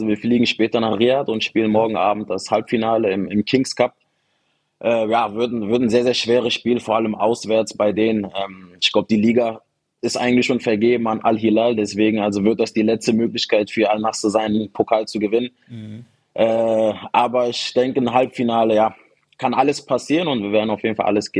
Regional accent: Germany; moved away; Ich bin ja auch in Deutschland geboren, aufgewachsen.

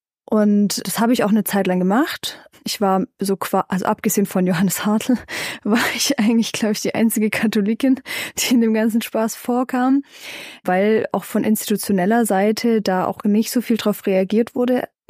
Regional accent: Stuttgart, Baden-Württemberg, Germany; Ich bin so Stuggi und so, aber auch so meine Heimat

